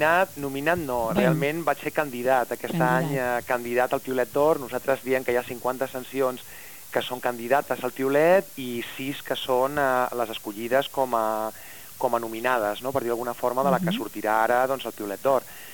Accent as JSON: {"language": "Catalan", "town": "Blanes", "region": "Catalonia", "country": "Spain", "tie": "born or raised there", "said": "jo vaig néixer a Blanes, soc d'allà a Blanes"}